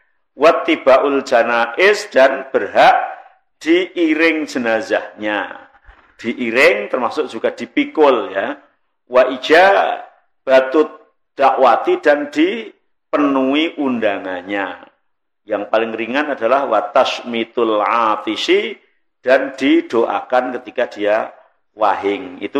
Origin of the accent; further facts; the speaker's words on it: Semarang, Central Java, Indonesia; kok kayak enggak seperti di kampungku ya. Kalau di Semarang itu siapapun yang meninggal yang namanya mikul itu mesti rebutan gitu ya.